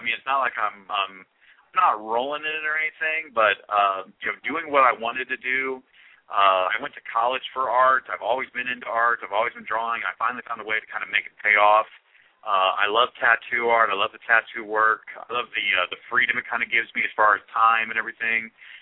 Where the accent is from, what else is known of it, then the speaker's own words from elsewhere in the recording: Fort Wayne, Indiana, United States; born there; Well, I was born in Fort Wayne, Indiana. I mean, that's what you're talking about. So northern Indiana, the northeast corner near Ohio, and a short drive from Michigan, a short drive from Chicago, in a small city.